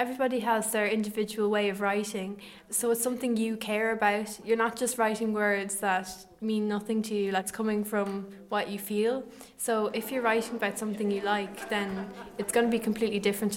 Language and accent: English; Newbridge, Kildare, Ireland; I'm 15 from Newbridge.